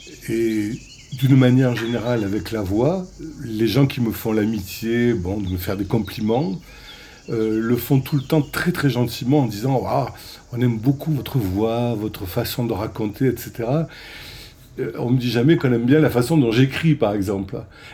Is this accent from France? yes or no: yes; Southern France, France; accent: Midi; c'est quand même un peu gênant avec ton accent du midi ». Donc, pour les uns, j'ai perdu mon accent, et pour les autres, j'en ai encore trop.